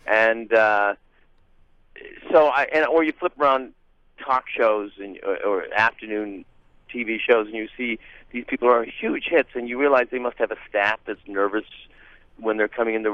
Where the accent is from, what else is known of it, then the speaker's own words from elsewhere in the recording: Hamilton, Ontario, Canada; when I was growing up in Hamilton, Ontario, Canada